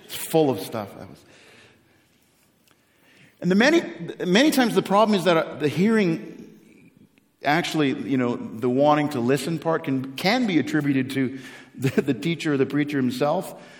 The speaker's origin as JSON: {"language": "English", "country": "Canada", "tie": "born or raised there", "said": "there was less than 200 people in the town that I grew up in Canada."}